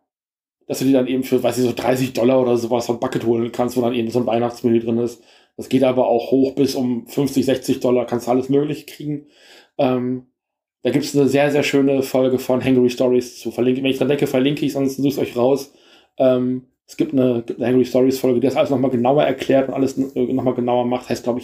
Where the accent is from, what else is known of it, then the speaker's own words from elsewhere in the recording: Rheine, North Rhine-Westphalia, Germany; da wo ich herkomme aus der Stadt in Rheine